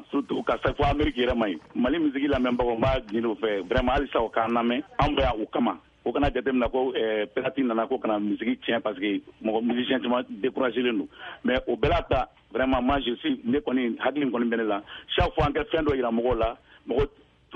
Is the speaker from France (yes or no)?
no; Mali; Vraiment, au dernier cas, je suis malien, je suis malien.